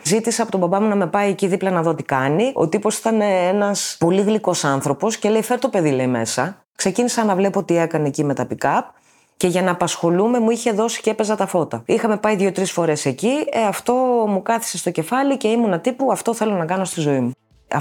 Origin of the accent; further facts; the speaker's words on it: Neapoli, Peloponnese, Greece; also born or lived in Samos / Corinthia / Syros / Attica; γεννήθηκα στη Σάμο και μεγάλωσα λόγω της δουλειάς του πατέρα μου μεταξύ Νεάπολης Λακωνίας, Κορινθίας, Σύρου για πολλά χρόνια και μετά ήρθαμε στην Αττική σιγά σιγά με τις τελευταίες μεταθέσεις του πατέρα μου.